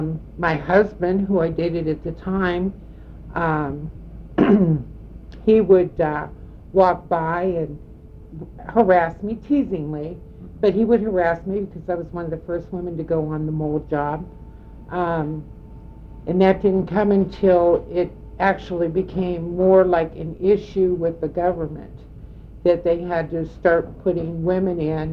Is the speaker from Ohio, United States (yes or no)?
yes; Warren, Ohio, United States; born there; I was born in Warren, Ohio on May 10th, 1947.